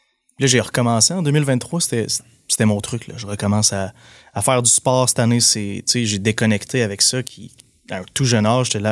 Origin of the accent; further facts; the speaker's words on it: Percé, Quebec, Canada; T'sais, on jouait dans cours chez nous à Percé, au football